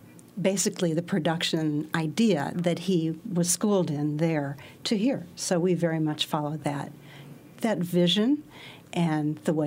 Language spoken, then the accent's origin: English; Detroit, Michigan, United States; I'm originally from Detroit. And with the strong African-American population there, I just kind of grew up with Motown.